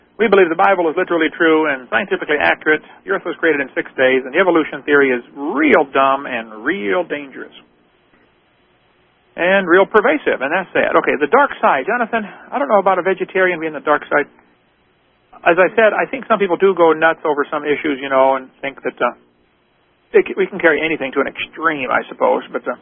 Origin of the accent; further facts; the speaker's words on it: Peoria, Illinois, United States; then I was born and raised in Peoria, so Illinois.